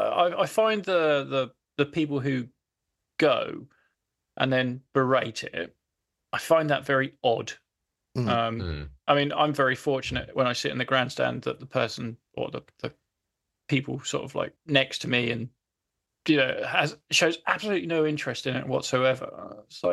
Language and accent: English; England, United Kingdom; I'm English.